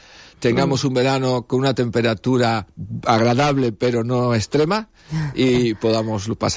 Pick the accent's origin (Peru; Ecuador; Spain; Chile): Spain; Alcoy, Valencian Community; yo vengo de Alcoy, en Alcoy prácticamente todo Alcoy es una interfaz, tenemos monte por todos sitios